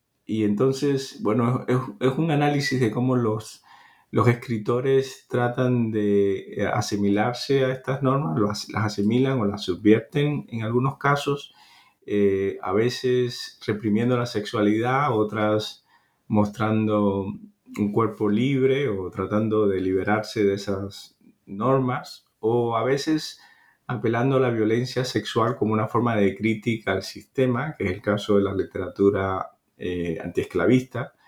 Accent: Cuba; born there; creo que tal vez lo más importante es que nací en Cuba

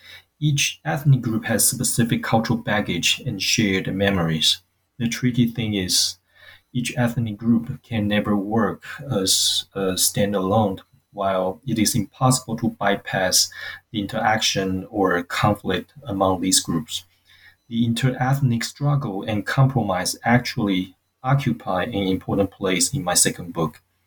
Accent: Taiwan; now in United States; I'm originally from Taiwan.

